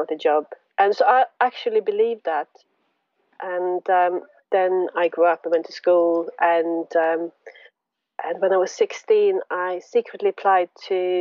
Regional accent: northern Sweden, Sweden; I was born in Sweden, in the very north of Sweden, sort of by the Arctic Circle.

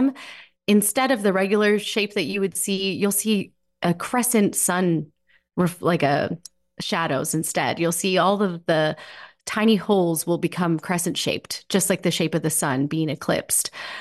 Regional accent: Canada; And being Canadian, we always worry about weather.

